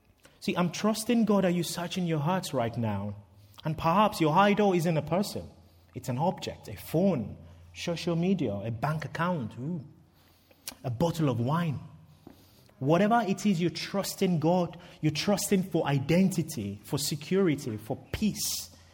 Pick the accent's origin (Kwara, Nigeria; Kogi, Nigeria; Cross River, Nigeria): Kwara, Nigeria; Ilorin; See, he bought a piece of land in my hometown of Ilorin back in the 80s and saved up brick by brick to build the family home.